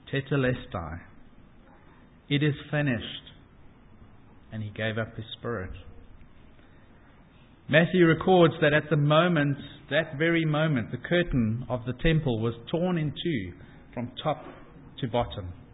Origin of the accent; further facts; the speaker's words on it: Cape Town, Western Cape, South Africa; Closer to my hometown, Cape Town, there is an incomplete overpass motorway that was abandoned over 40 years ago.